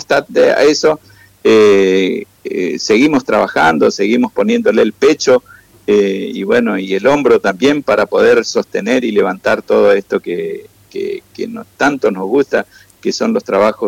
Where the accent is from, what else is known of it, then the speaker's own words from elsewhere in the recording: Argentina; Y así como un argentino como yo se manifiesta